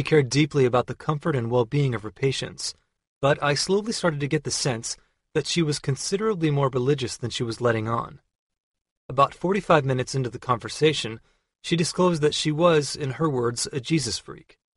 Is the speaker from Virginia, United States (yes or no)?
no; Marshfield, Wisconsin, United States; Wisconsin Rapids, Stevens Point, and Marshfield, my hometown.